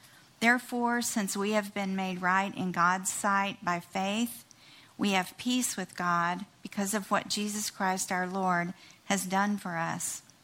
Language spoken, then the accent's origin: English; Dallas, Texas, United States; born there; I was born in Dallas at Florence Nightingale Hospital, which doesn't exist anymore.